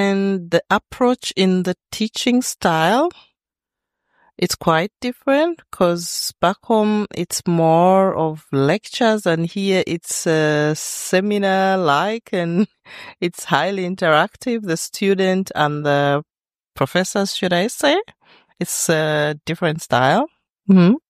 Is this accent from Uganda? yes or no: yes; Uganda; I'm from Uganda.